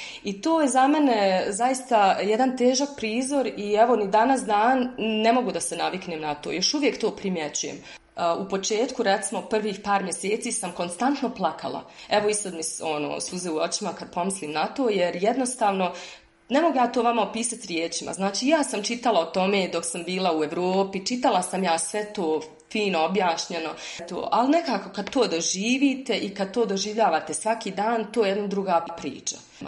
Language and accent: Bosnian; Bosnia & Herzegovina; now in Antananarivo, Madagascar; imam 39 godina, dolazim iz Bosne i Hercegovine, a trenutno živim u ekspatriaciji već neke 2,5 godine u Antananarivu, glavnom gradu Madagaskara.